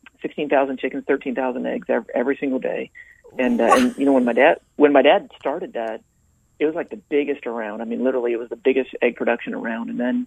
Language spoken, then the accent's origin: English; Indiana, United States; Yeah, just south of Fort Wayne, Indiana, actually. And so actually up in the middle of the Amish, up in Indiana. And so I'm the last of 6 kids and grew up on a farm up there in Indiana.